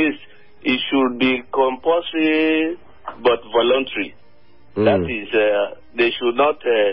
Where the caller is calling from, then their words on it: Kuje, Federal Capital Territory, Nigeria; Calling from Kuje.